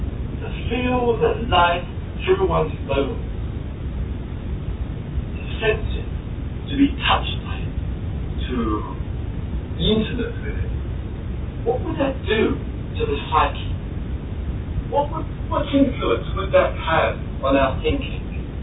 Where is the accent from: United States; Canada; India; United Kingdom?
United Kingdom; England; because I'm English, I think we must be the laziest group of in terms of learning foreign language.